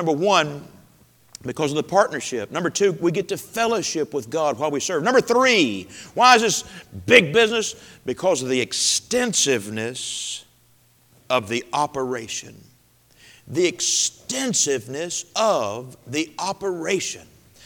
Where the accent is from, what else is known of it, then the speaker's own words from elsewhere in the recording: United States; and I'm an American, you know, and I've got their attention as soon as I got there